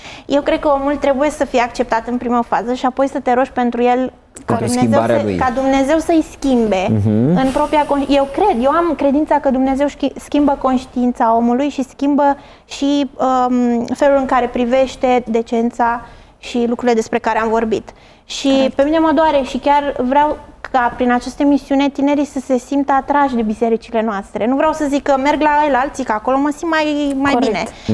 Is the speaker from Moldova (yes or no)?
no; Italy; Noi am crescut în Italia, acolo erau mai multe biserici adventiste, neoprotestante